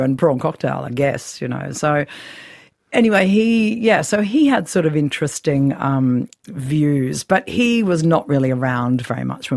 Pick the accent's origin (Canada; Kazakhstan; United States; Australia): Australia; Melbourne, Victoria; And so I was born in South Yarra. It was all a bit fancy.